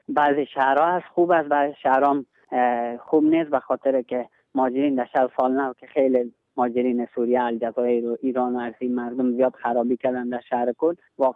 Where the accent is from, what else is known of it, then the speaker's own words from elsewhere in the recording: Logar, Afghanistan; من وطنم خوم جنگ هست، من از ولایت لوگر هستم